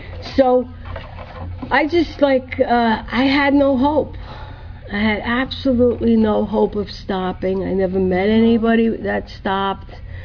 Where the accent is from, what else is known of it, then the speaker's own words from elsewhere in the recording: Bronx, New York, United States; I'm from the Bronx, so that was the county over.